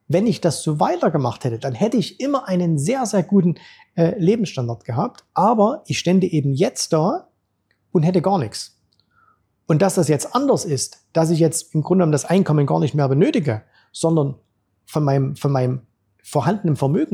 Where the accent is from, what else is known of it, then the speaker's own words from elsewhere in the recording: East Germany, Germany; Du weißt, ich bin in der DDR aufgewachsen.